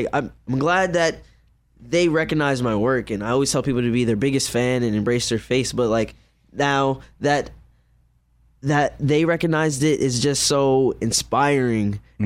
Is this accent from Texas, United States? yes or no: no; New York, United States; New York.